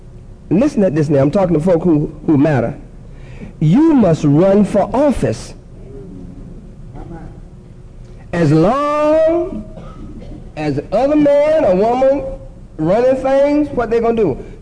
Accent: Suffolk, Virginia, United States; But I paid my dues as the local college president and chapter, my hometown in Suffolk.

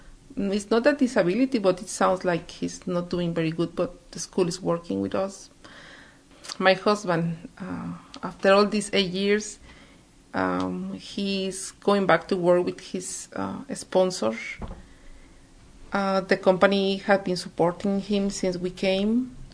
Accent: Mexico; moved away; I am from Mexico, and I immigrated 8 years ago to government issues with my family and husband.

